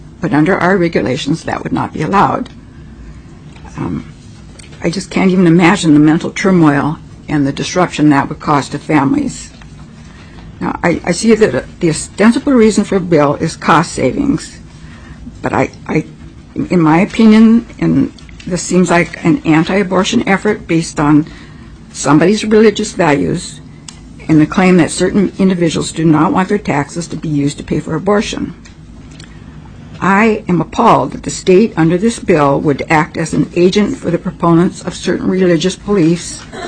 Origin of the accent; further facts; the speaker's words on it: Alaska, United States; I was born and raised in Alaska, but I worked in Seattle for the Centers for Medicaid and Medicaid Services for a number of years.